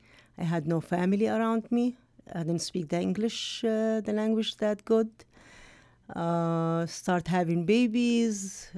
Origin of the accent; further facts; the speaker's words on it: Amman, Amman Governorate, Jordan; moved away as an adult; I was born and raised in Amman, Jordan, and I finished school there. I finished my college education of social work in Jordan